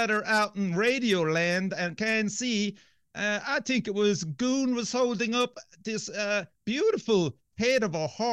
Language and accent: English; Texas, United States; And I'm coming from the Lone Star State of Texas here.